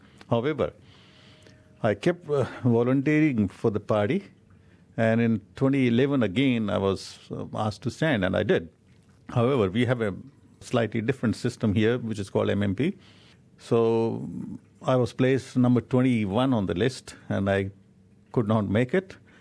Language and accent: English; Mumbai, Maharashtra, India; moved away as an adult; now in New Zealand; I was born in Mumbai, India, went to a Punjabi school, and then later on graduated from University of Mumbai in political science and psychology. I did an honors degree there, and came to New Zealand